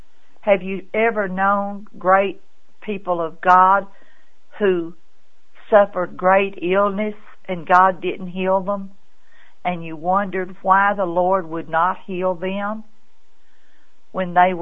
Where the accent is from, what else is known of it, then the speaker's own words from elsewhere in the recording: Texas, United States; Now, I was raised in West Texas where they have mesquite bushes.